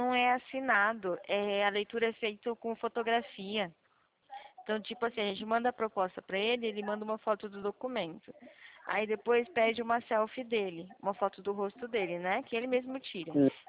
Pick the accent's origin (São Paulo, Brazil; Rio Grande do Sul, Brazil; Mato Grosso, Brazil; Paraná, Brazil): São Paulo, Brazil; eu sou daqui de São Paulo